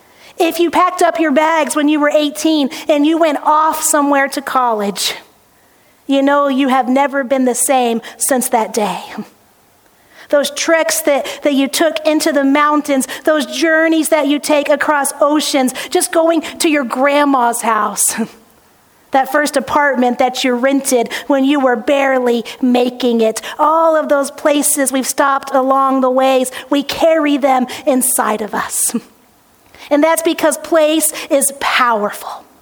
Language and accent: English; Dallas, Texas, United States; also born or lived in Cairo; now in Belfair, United States; I came from Dallas, and then I lived in Cairo, and then I hung out in Belfair.